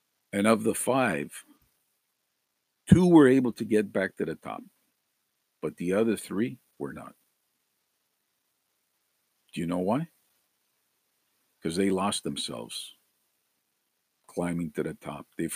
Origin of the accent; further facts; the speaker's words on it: Montreal, Quebec, Canada; Growing up in Montreal as a teenager, I obviously had different views from my parents.